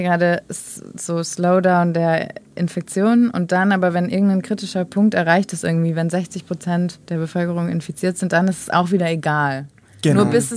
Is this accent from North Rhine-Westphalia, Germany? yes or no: yes; Brilon, North Rhine-Westphalia, Germany; Aus Nordrhein-Westfalen, aus Brilon heißt das.